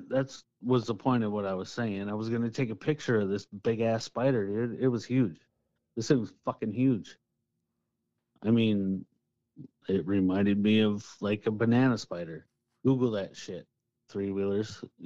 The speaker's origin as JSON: {"language": "English", "region": "Wyoming", "country": "United States", "said": "You know, I'm fucking from Wyoming, man."}